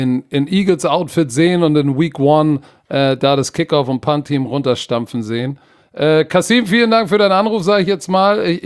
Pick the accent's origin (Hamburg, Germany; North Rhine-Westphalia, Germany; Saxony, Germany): Hamburg, Germany; so sind wir aus Hamburg.